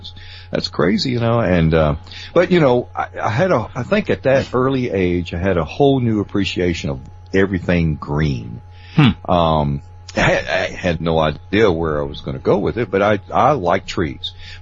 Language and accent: English; Tennessee, United States; But, you know, you got to understand, I'm a Southerner, and we don't get cold.